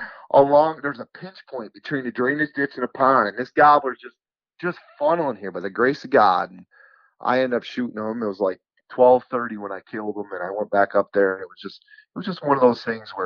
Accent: New York, United States; I said, I'm from New York. I'm a turkey hunter.

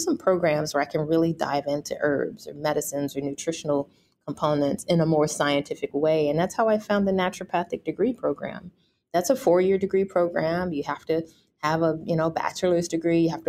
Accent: St. Louis, Missouri, United States; I am born and raised in St. Louis. Mm-hmm. So I've been able to kind of go away and come back and go away and come back a few times and see the improvements.

